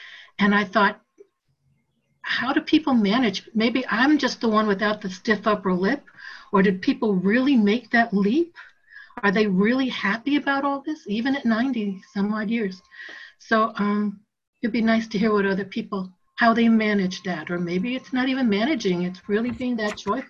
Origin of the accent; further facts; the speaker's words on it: Chicago, Illinois, United States; I'm from Chicago.